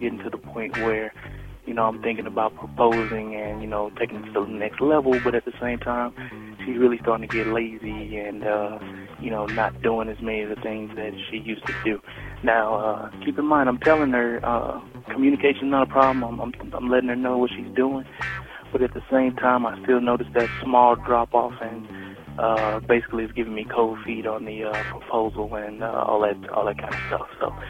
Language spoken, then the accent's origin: English; St. Louis, Missouri, United States; I'm from St. Louis.